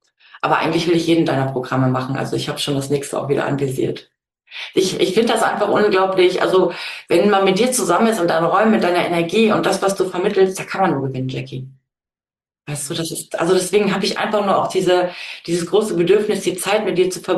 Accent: North Rhine-Westphalia, Germany; also born or lived in Saxony; Genau, NRW Münster, also zwischen Münster, Steinfurt und Rheine wohne ich. Aber ich bin tatsächlich geboren in Sachsen.

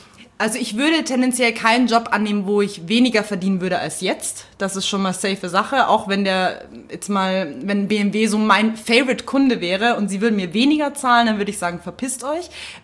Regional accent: Munich, Bavaria, Germany

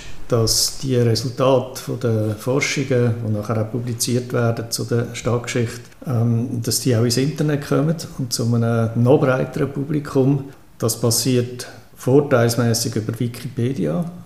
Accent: Aarau, Aargau, Switzerland; ich komme aus Aarau.

